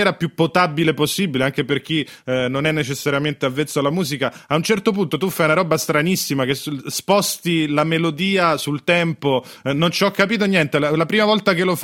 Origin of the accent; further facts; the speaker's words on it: Rome, Lazio, Italy; Sì, sì, guarda, io sono di Roma